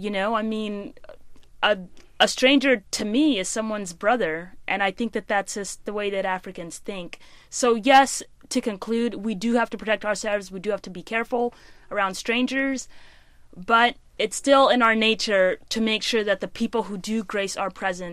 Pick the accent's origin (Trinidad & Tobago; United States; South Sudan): South Sudan; where I come from, we always serve tea. I'm from South Sudan.